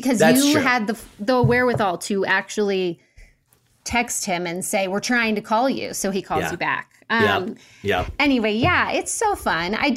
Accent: St. Louis, Missouri, United States; And I got to announce like … And I'm from St. Louis.

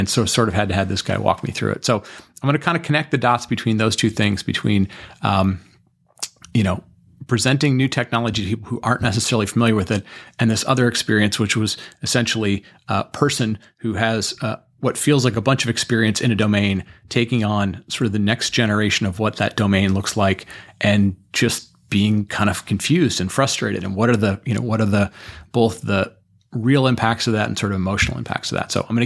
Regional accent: Michigan, United States; I grew up in Michigan. I grew up around cars. We were the sort of, car manufacturing center of the world.

